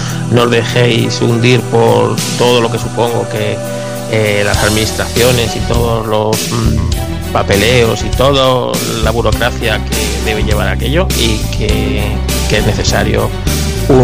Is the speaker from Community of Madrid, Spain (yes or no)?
no; Aragon, Spain; Entonces Alcañiz pues para mí es como parte de mi tierra.